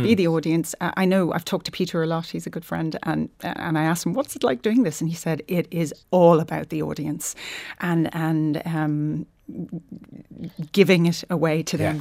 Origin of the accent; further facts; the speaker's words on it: Leinster, Ireland; born there; I was born in the Rotunda.